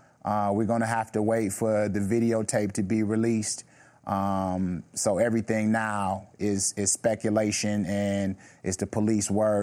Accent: Milwaukee, Wisconsin, United States; growing up in Milwaukee always felt like this was a place of extreme despair.

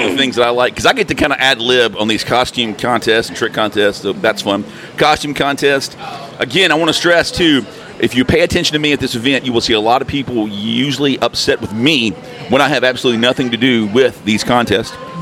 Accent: Bessemer, Alabama, United States; When I was a kid, I grew up in Bessemer, Hueytown, kind of the West Side.

